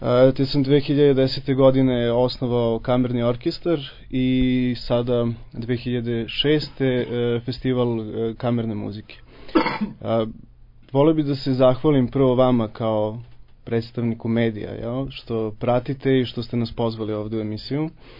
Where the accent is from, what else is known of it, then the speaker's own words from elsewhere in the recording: Pančevo, Vojvodina, Serbia; dolazim iz Pančeva, kao što ste rekli.